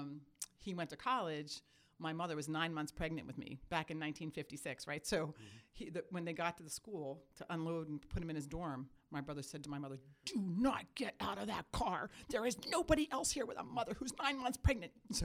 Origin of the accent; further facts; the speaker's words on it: Pennsylvania, United States; So I actually grew up outside of Philadelphia.